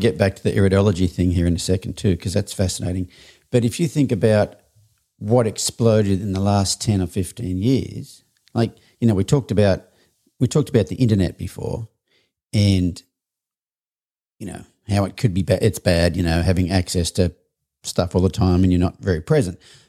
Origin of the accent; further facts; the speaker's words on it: Australia; now in United States; I grew up in Australia